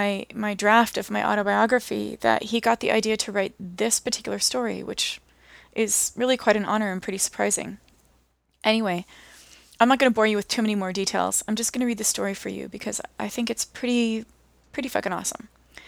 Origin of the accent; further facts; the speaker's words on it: San Francisco, California, United States; as I said, I grew up here in San Francisco, and I come from a pretty broken home.